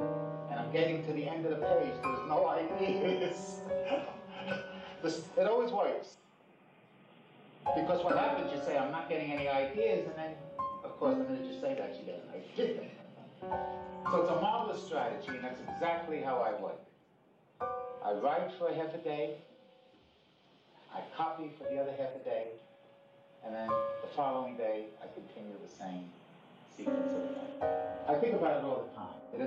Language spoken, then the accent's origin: English; New York, United States; After all, I'm a New Yorker.